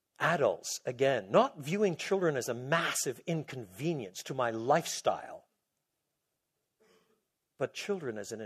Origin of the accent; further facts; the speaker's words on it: Quebec, Canada; I was brought up in French Canada, which is off the charts a different culture.